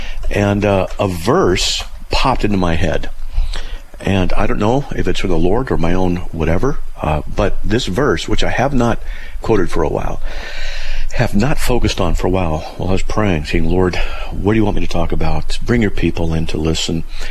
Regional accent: California, United States; now in Idaho, United States; Let me tell you, I'm from Southern California.

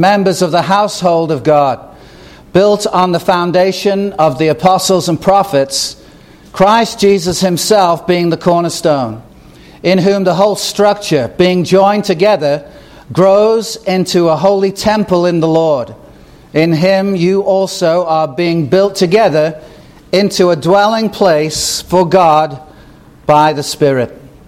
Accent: Chester, North West England, United Kingdom; which is about 21 miles away from where I grew up in Chester

